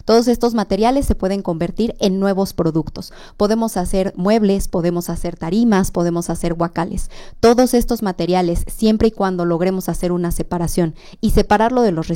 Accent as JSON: {"language": "Spanish", "country": "Mexico", "said": "la conciencia que tenemos como mexicanos"}